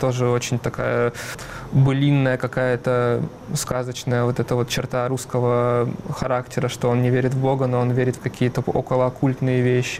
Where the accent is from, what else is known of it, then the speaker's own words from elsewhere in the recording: Arsenyev, Primorsky Krai, Russia; also born or lived in Saint Petersburg; now in Moscow, Russia; Приморский край, недалеко от Владивостока, город Арсеньев. Мой город, вот где я там вырос.